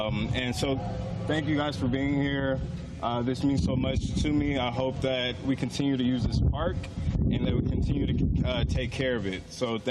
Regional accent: San Francisco, California, United States; I grew up in the Bayview Hunters Point neighborhood. I worked with many organizations, been to all the parks throughout here, and this was a park I keep coming back to. Growing up here, I loved playing basketball.

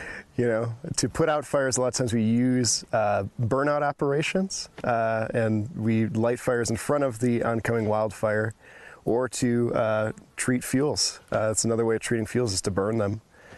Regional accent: Michigan, United States; I grew up in Michigan, where there's not as many fires as they have out west.

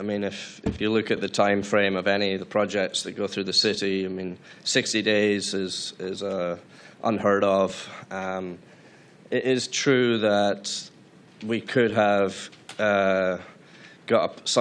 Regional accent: Scotland, United Kingdom; now in United States; I'm from Scotland originally

